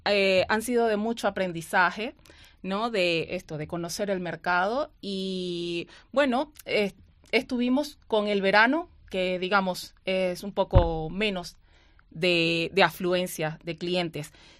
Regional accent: Venezuela; moved away as an adult; now in Valladolid, Spain; Yo no soy de España, soy de Venezuela, tengo 2 años acá

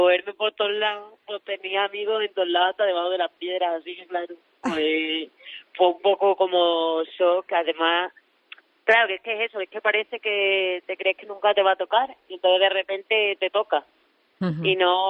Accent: Extremadura, Spain; No, yo soy extremeña pura y dura.

